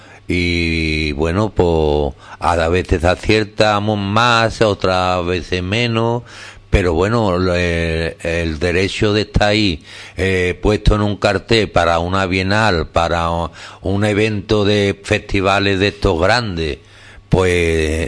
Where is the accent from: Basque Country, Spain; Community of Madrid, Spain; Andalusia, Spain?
Andalusia, Spain; Lebrija; Además, yo soy una persona, soy de Lebrija, y yo soy muy cercano a mi pueblo.